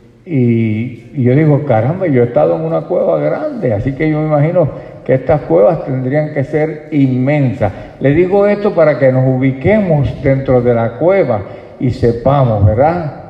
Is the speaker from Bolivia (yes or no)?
no; Puerto Rico; hay una cueva que se llama La Pajita en mi país, en Puerto Rico.